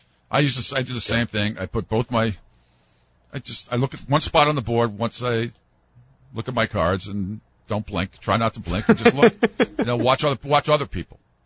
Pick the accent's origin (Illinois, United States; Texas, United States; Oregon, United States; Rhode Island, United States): Rhode Island, United States; one of the guys there is from my home state of Rhode Island.